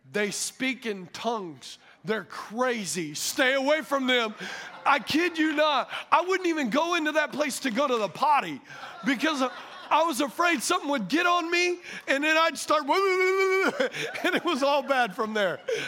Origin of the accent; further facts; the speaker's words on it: Louisiana, United States; born there; I know I was born in Louisiana. I was born Catholic.